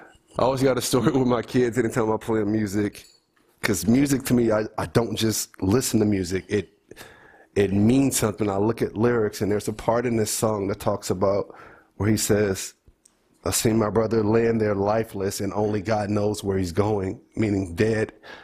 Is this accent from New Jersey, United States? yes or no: no; Oakland, California, United States; Because especially growing up in Oakland, I know so many people that just got killed right out of high school.